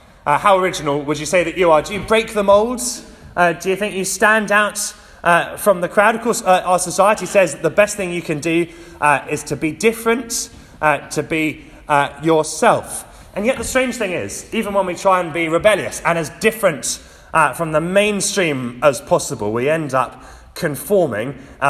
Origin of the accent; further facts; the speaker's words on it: Petersfield, South East England, United Kingdom; I grew up in Petersfield, quite a long way away from the sea